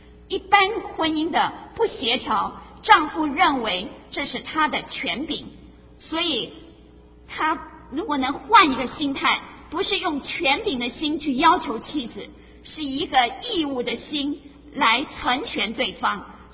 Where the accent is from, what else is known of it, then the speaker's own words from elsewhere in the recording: China; 我想到我们中国人